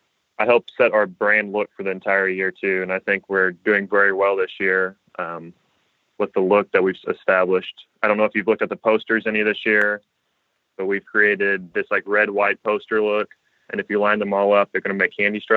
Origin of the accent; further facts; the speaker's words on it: Poseyville, Indiana, United States; Yeah, so I'm initially from a small town around Evansville, Indiana. It's called Poseyville, Indiana. Nobody's heard of it. It's about 30 minutes away from there.